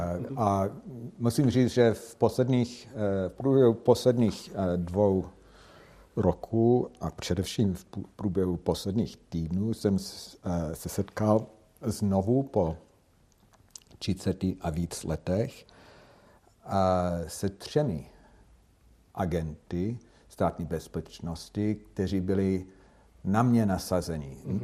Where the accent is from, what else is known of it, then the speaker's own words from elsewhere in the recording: United States; Czech is a second language; Jako Američan, který umí česky a není i hned patrný, že je cizinec.